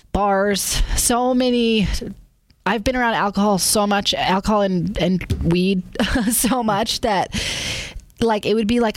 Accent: Maine, United States; I didn't grow up in Utah. I grew up in Maine. I was one of like two members of the church in my high school.

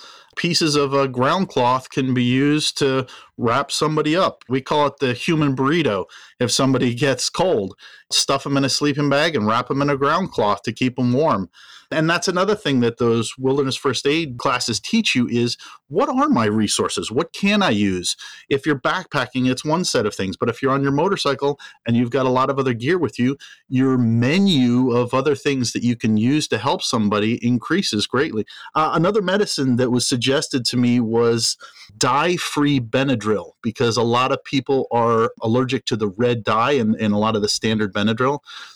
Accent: New England, United States; Scotty and I are both from the Northeast. We're both from New England

